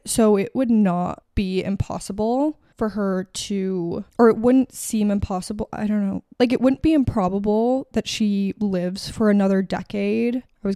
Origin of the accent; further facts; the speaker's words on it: United States; accent: American; Because she doesn't understand what I say because of my American accent.